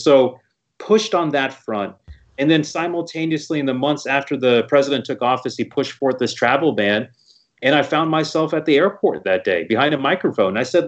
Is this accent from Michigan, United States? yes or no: no; Houston, Texas, United States; I'm born and raised in Houston. I'm a Texan.